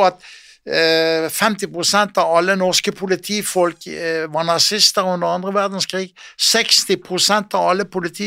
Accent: Vestland, Norway; Men vi som født og oppvokst I Bergensregionen, vi vet at havet dreper.

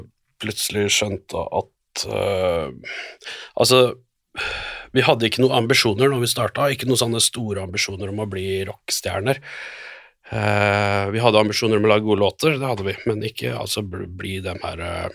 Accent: Fredrikstad, Østfold, Norway; also born or lived in Bergen; Men jeg flyttet altså fra Fredrikstad til Bergen først.

